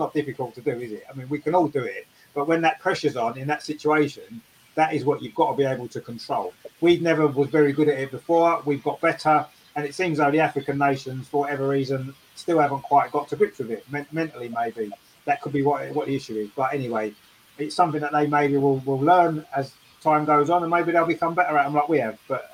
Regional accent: England, United Kingdom; to be fair, we can't talk being English because we've lost numerous penalty shootouts over the years.

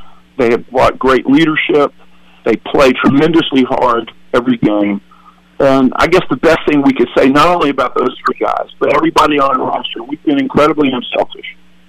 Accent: Winston-Salem, North Carolina, United States; Winston-Salem about a year ago. So it was a great opportunity to stay in coaching and get involved in my hometown.

